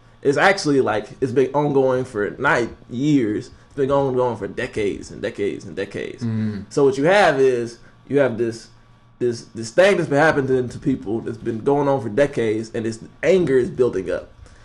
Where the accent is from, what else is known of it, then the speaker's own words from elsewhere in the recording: Florida, United States; I'm from the South, so it's a little different. I'm from, like, Northern Florida. If you don't know about Northern Florida, you might think, oh, Florida